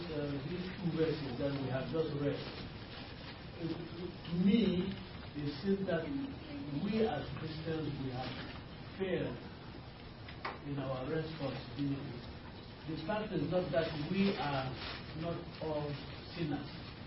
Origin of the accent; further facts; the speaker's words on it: Cameroon; That time I was just from Cameroon, where we do strict discipline in our churches over there.